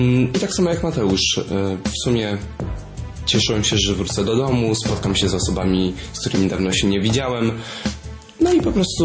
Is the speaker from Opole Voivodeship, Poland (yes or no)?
no; Warsaw, Masovian Voivodeship, Poland; ja na przykład pochodzę z Warszawy